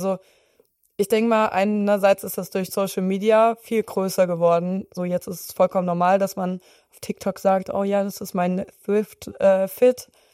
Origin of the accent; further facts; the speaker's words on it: Dresden, Saxony, Germany; also in Dresden, ich komme aus Dresden